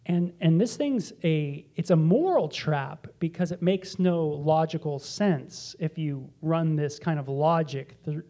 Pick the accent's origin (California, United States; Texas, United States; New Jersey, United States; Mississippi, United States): California, United States; And I was raised in this culture, and you were too. We're from Southern California.